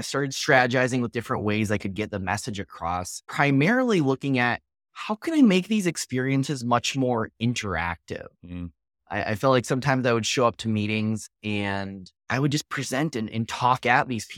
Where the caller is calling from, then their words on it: Austin, Texas, United States; I am beaming in from Austin, Texas